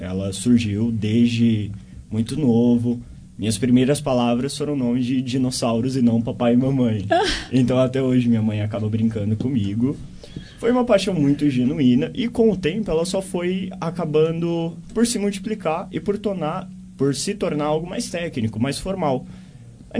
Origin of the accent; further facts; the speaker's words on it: São Paulo, Brazil; Eu sou de São Paulo.